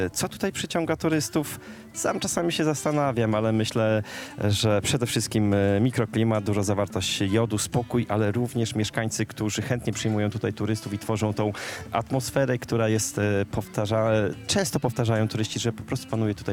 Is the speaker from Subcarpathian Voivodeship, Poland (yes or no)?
yes; Mołodycz, Subcarpathian Voivodeship, Poland; urodziłem się w Mołodyczu i mieszkam na co dzień w Mołodyczu, także jestem tubylcem, swojakiem i doskonale znam ten teren od dziecka